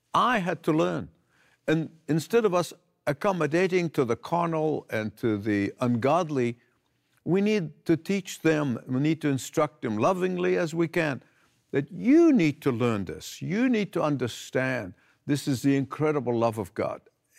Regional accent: Australia; now in United States; when I moved from Australia to the United States, in Australia, I knew cricket and I knew rugby

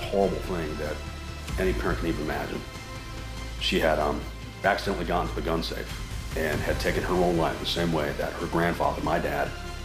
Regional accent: Narragansett, Rhode Island, United States; I'm from Narragansett, Rhode Island.

